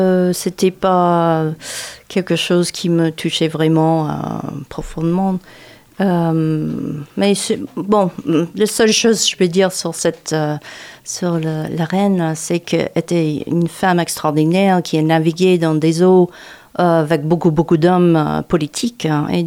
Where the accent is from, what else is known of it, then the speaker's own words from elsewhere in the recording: New York, United States; born there; French is a second language; Je retrouve ma langue, je retrouve mon pays. Je suis née à New York, dans la ville de New York